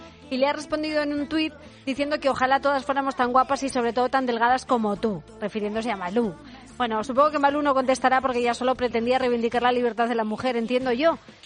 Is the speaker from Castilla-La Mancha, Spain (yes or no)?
yes; Castilla-La Mancha, Spain; Como manchegos decimos así, asco.